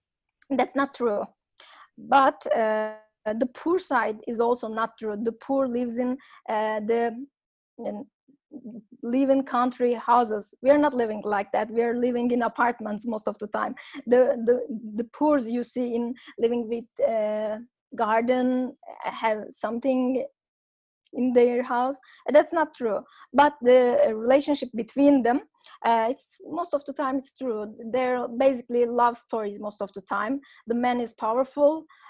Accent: Turkey; English is a second language; Yeah, Turkey.

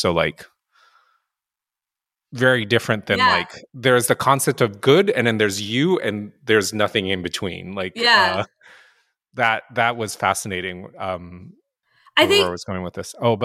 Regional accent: Japan; this is fascinating because I grew up in Japan.

